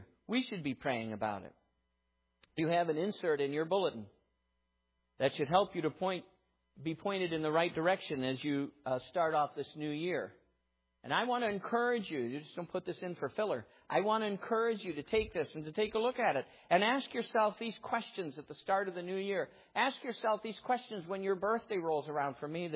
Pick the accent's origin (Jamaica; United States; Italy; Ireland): Ireland; You know, being Irish, we grew up and tea was the answer to everything.